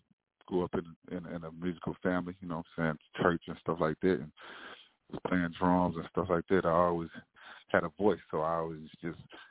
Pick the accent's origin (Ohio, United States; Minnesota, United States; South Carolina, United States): South Carolina, United States; I'm from South Carolina, the Carolinas.